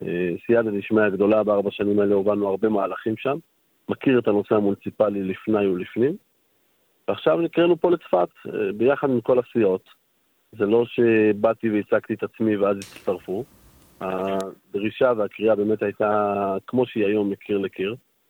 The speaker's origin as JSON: {"language": "Hebrew", "town": "Migdal HaEmek", "region": "Northern District", "country": "Israel", "tie": "born there", "said": "הרב גרוסמן, שגדלתי אצלו, נולדתי במגדל העמק"}